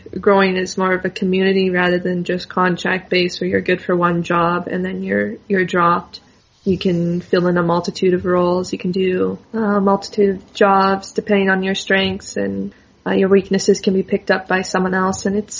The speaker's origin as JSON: {"language": "English", "region": "British Columbia", "country": "Canada", "tie": "born or raised there", "said": "I've only been living in the Okanagan 3 years. I grew up in the Kootenays, so."}